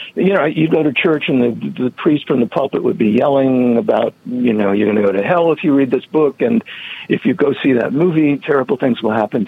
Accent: New England, United States; I grew up in New England, and I remember her on television

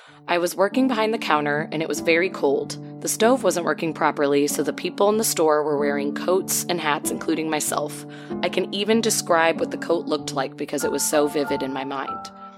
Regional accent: Canada; I'm Canadian

